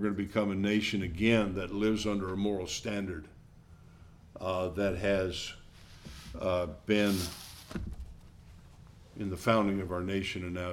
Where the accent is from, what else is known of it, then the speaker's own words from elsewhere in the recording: Milwaukee, Wisconsin, United States; even my hometown of Milwaukee or Detroit?